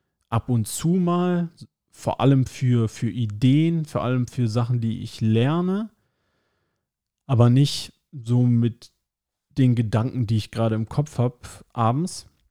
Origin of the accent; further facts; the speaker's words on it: North Rhine-Westphalia, Germany; now in Rostock, Germany; Ich lebe in Rostock, das ist so 6 Stunden von meiner Heimat in NRW entfernt, aber auch schon seit wirklich vielen Jahren lebe ich hier.